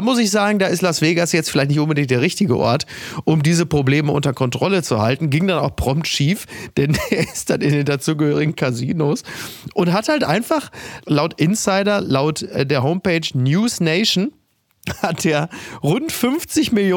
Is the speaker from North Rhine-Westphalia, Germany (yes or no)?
yes; Castrop-Rauxel, North Rhine-Westphalia, Germany; Und zwar direkt auf der Auffahrt Henrichenburg, also in meinem Heimatdorf.